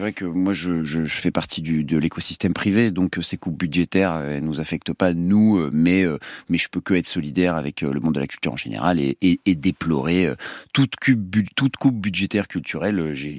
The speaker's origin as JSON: {"language": "French", "town": "Paris", "region": "Île-de-France", "country": "France", "said": "je suis quand même très content de voir les JO arriver dans ma ville, hein, puisque je suis parisien."}